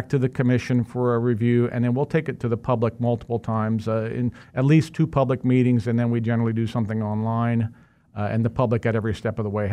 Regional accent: Kansas, United States; Yeah, I grew up in West Sedgwick County, right in between Colwich and Mays. My family had a farm out there, and that's where I was born and raised.

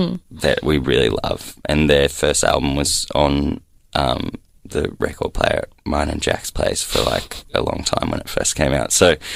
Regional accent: Queensland, Australia; my hometown in central Queensland

